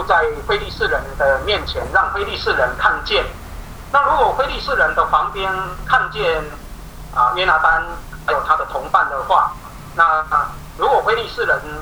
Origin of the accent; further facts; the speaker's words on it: Taiwan; 那一公顷也就是我们台湾人所说的啊，约略大概等于一甲地啊